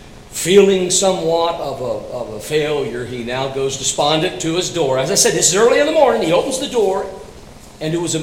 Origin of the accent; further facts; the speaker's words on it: Bowling Green, Kentucky, United States; I grew up all around Bowling Green, Kentucky.